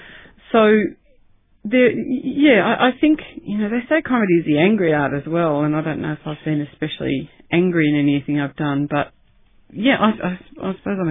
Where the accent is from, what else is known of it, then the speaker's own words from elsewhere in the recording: Melbourne, Victoria, Australia; I mean, I grew up in Croydon, one of the outer suburbs of Melbourne.